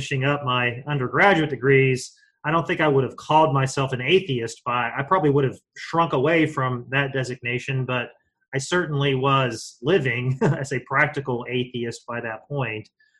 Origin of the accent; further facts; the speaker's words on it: West Virginia, United States; I grew up in West Virginia, the north central part of West Virginia.